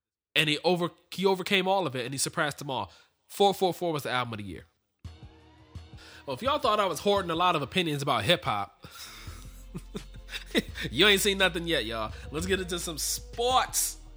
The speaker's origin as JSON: {"language": "English", "region": "Ohio", "country": "United States", "said": "I'm from Ohio. I'm not going to hide that fact. I'm not going to run from that."}